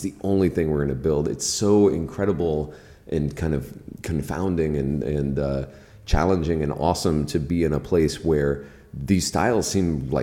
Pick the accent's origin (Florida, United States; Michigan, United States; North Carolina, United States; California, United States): Florida, United States; Key West; I come from a town, I grew up in Key West